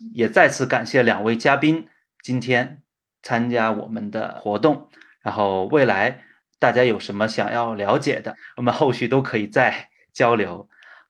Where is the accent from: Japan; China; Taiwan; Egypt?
China; 一方面是因为我们中国人确实有我们自己的这个韧性，有我们这个负责任的态度